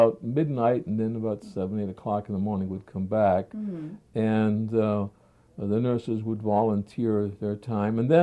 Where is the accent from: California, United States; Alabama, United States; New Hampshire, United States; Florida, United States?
New Hampshire, United States; also born or lived in Netherlands / Montreal, Canada; As I told you, I came originally from New Hampshire, but I did go to school. In the Netherlands